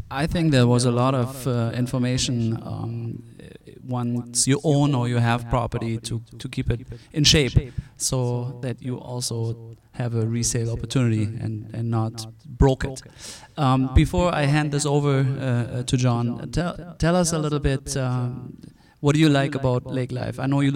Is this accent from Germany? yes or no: yes; Germany; we are both European. Lars is from Norway, I'm from Germany.